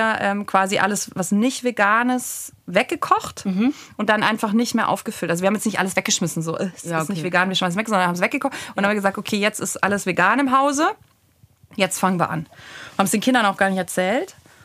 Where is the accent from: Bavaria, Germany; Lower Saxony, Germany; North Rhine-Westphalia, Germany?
Bavaria, Germany; ich komme ja aus Bayern.